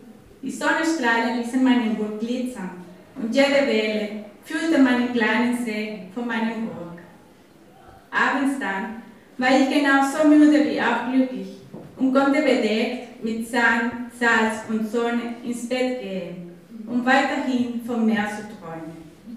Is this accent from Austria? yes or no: no; Venezuela; German is a second language; now in Tübingen, Germany; Ich wohne in Tübingen seit 20 Jahren und ich komme aus Venezuela.